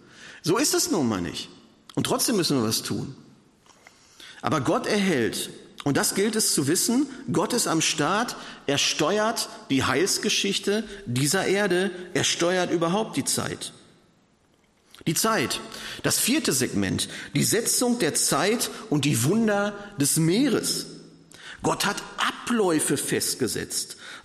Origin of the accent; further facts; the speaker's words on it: North Rhine-Westphalia, Germany; Schicht im Schacht zu machen, wie man im Ruhrgebiet sagt, wo ich herkomme.